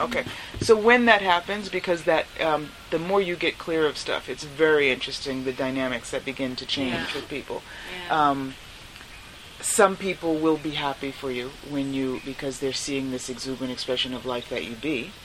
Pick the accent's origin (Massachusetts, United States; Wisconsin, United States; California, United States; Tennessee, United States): Massachusetts, United States; Boston; born there; also born or lived in New York; And I came from New York. I'm born in Boston, but I was living in New York